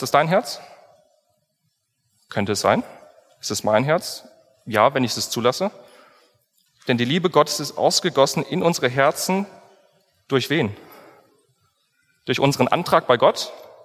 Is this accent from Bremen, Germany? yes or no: no; Kassel, Hesse, Germany; mit den Freunden vergleiche, die jetzt nichts mit Gott so groß zu tun haben, aus meiner Heimat zum Beispiel, aus Kassel